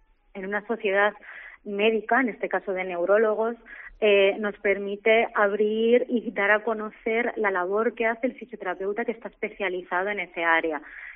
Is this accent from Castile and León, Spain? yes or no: yes; Segovia, Castile and León, Spain; now in Seville, Spain; Y todo el mundo sabe que yo no soy de Sevilla, que soy de Segovia.